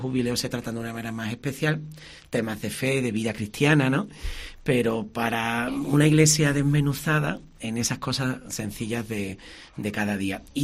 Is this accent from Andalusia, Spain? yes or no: yes; Rociana, Andalusia, Spain; born there; now in Seville, Spain; yo desde pequeño, me ha encantado que nombres mi pueblo natal, Rociana, aunque después mi familia pues compró casa en Sevilla y ya nos vinimos con mucho cariño.